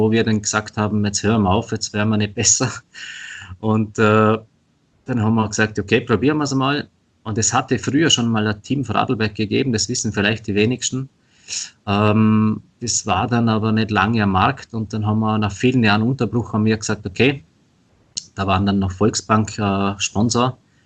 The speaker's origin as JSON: {"language": "German", "region": "Vorarlberg", "country": "Austria", "said": "Ja, also bei uns in Vorarlberg ist es zum Beispiel ganz anders wie in Tirol."}